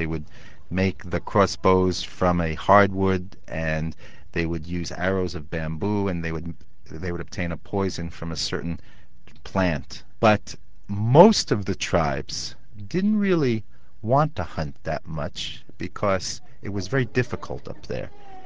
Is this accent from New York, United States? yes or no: yes; New York, United States; Because I grew up in New York, where having a lot of dark places where people could hide was not a good thing.